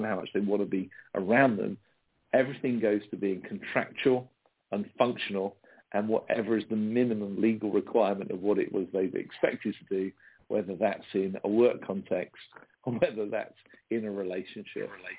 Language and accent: English; United Kingdom; this is the difference between me being a Brit who's a terrible salesperson